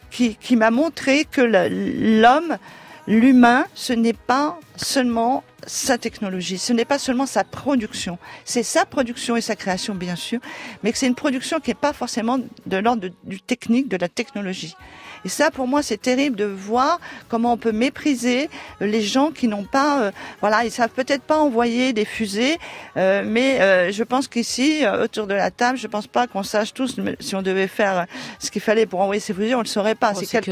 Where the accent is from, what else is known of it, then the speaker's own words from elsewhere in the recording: Paris, Île-de-France, France; born there; moi, je suis née à Paris